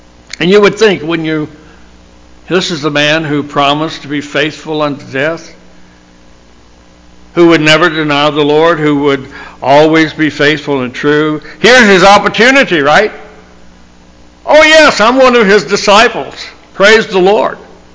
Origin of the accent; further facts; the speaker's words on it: the South, United States; accent: Southern; I know I'm from the South. I think everybody knows that. And I don't notice any difference.